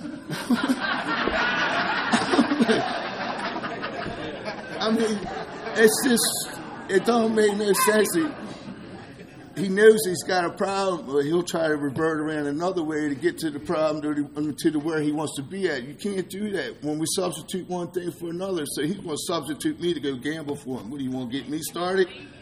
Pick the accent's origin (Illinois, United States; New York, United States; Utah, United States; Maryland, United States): Maryland, United States; Baltimore; You know, like I said, I'm from Baltimore. It's rough up in Baltimore. I mean, it's really getting bad now for all the gangs and all, but, you know, I still love it there. It's my home. It's where I grew up.